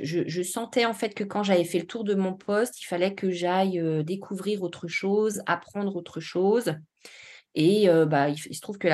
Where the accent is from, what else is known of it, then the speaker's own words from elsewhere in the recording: Normandy, France; also born or lived in Brittany; je vis en Haute-Savoie depuis 6 ans, mais je ne suis pas originaire de Haute-Savoie. Je suis normande et j'ai vécu 20 ans en Bretagne parce que mariée avec un Breton.